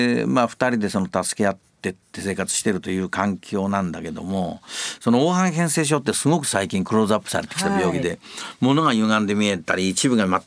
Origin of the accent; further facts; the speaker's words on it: Tokyo, Japan; born there; 東京にその僕は前あの東京の生まれだって話前かしで